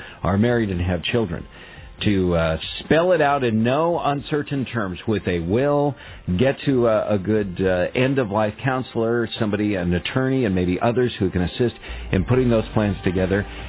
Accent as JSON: {"language": "English", "region": "California", "country": "United States", "tie": "born or raised there", "said": "I grew up nearby there in Southern California."}